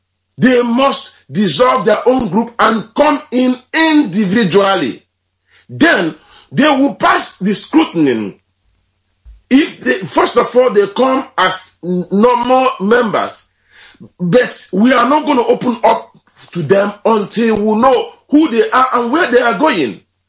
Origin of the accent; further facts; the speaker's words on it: Alor, Anambra, Nigeria; now in France; Yeah, this is … calling from France. I'm from Alo in Indemi local government area, Biafra land.